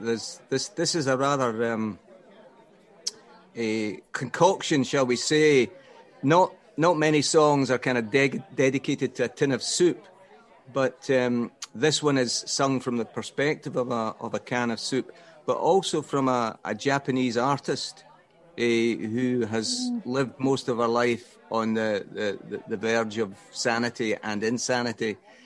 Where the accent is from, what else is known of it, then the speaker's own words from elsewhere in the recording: Glasgow, Scotland, United Kingdom; born there; but I was born in Glasgow, so sometimes you've got to just go direct.